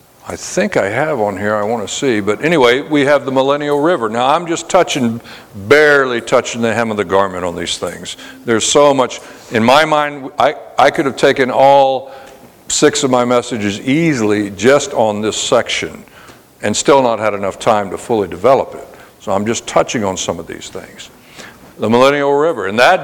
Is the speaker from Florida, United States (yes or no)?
yes; Jacksonville, Florida, United States; You know, I grew up in Jacksonville and very tidal rivers up there, tidal coast. I love the tidal coast like that.